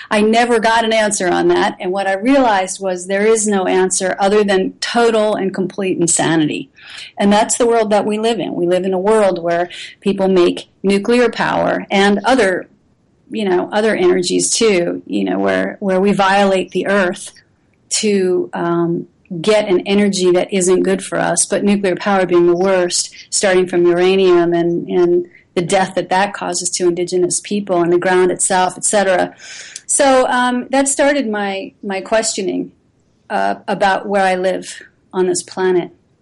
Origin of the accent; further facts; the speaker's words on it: Philadelphia, Pennsylvania, United States; I grew up in Philadelphia.